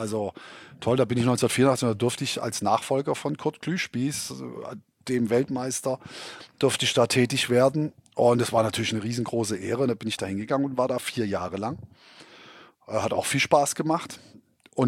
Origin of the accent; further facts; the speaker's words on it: Ludwigsburg, Baden-Württemberg, Germany; Osweil ist ein Stadtteil von Ludwigsburg bei Stuttgart.